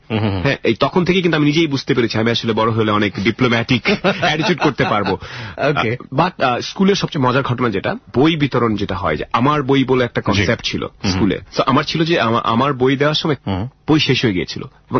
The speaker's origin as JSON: {"language": "Bangla", "town": "Jessore", "region": "Khulna Division", "country": "Bangladesh", "tie": "born there", "also_born_or_lived": "Chittagong", "said": "আর্মির চাকরি 2-2.5 বছর পর মুভ করতাম, এই করতে করতে যশোরে জন্মেছি মনে নেই কিছুই, থাকার কথা না বায়োলজিক্যালি। দেন চিটাগং"}